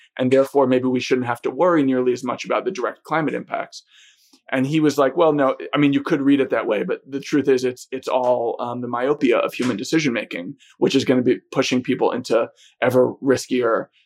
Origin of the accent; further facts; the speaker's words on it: New York, United States; And as a New Yorker who is, you know, essentially unacquainted with nature, I expected to find every Californian I met was going to be terrified